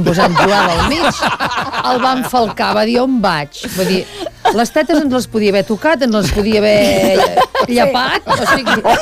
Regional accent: Catalonia, Spain; soc de la Garrotxa

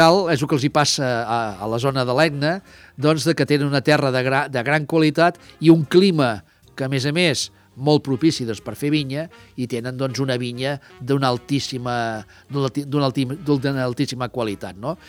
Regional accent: Catalonia, Spain; ho entendrem ràpidament els que som de la Garrotxa, doncs que també tenim una terra volcànica

